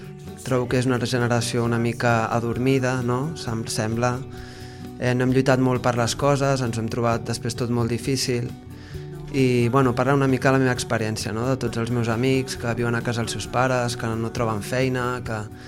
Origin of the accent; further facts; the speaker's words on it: Barcelona, Catalonia, Spain; now in La Ràpita, Spain; Sí, soc de Barcelona, però vaig caure a la Ràpita